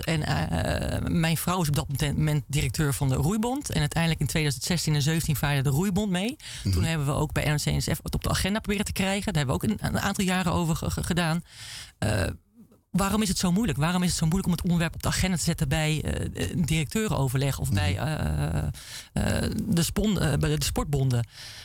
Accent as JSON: {"language": "Dutch", "region": "Gelderland", "country": "Netherlands", "said": "Wat ik zeg, ik kom van een dorpje van de Veluwe."}